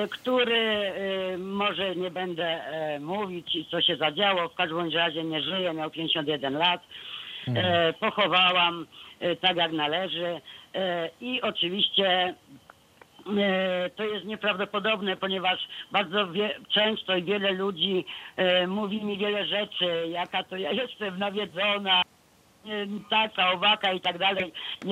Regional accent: Masłów, Świętokrzyskie Voivodeship, Poland; do Masłowa, do mojej rodzinnej miejscowości pod Kielcami

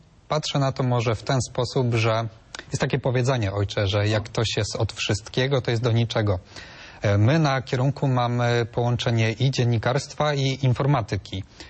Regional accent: Toruń, Kuyavian-Pomeranian Voivodeship, Poland; Ja jestem z Torunia, ojcze.

